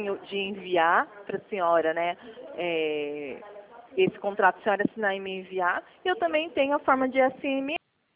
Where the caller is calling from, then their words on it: Mogi Guaçu, São Paulo, Brazil; Mogi Guaçu, São Paulo.